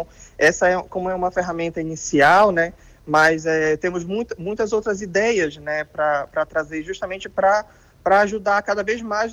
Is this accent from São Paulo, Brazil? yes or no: no; Pará, Brazil; also born or lived in Paraíba; now in Passo Fundo, Brazil; eu sou do Pará, mas eu me formei na Paraíba, na Estadual da Paraíba, e depois vim trabalhar em Passo Fundo. Já estou há completando 4 anos já em Passo Fundo.